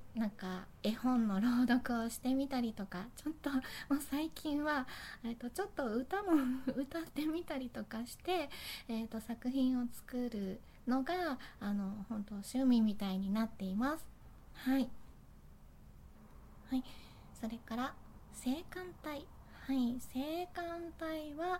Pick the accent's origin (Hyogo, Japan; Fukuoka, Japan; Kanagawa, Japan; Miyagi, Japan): Fukuoka, Japan; accent: Hakata dialect; で出身地は福岡です。はい、なので博多弁を喋れるとよ